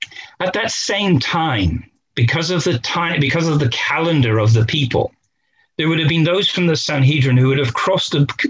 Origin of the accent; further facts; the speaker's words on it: Bristol, South West England, United Kingdom; I grew up in Bristol